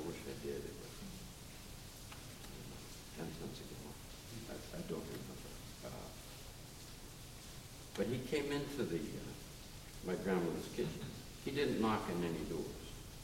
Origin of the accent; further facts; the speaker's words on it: Rhode Island, United States; I grew up in Rhode Island. My father ran the state farm, which supplied the food for all the state institutions, from prisons to the state house of representatives. And we were a very rural family.